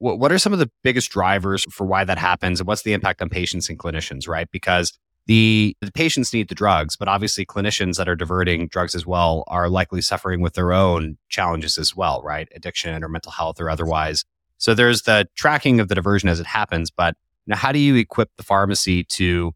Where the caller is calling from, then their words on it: London, United Kingdom; I am in London. It's a less nice place to be this time of year